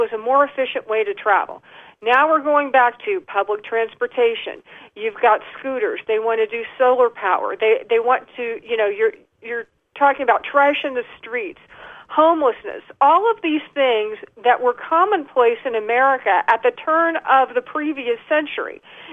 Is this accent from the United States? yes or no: yes; United States; I'll say, first of all, I'm an American. then I'm a woman, and then I'm a scientist.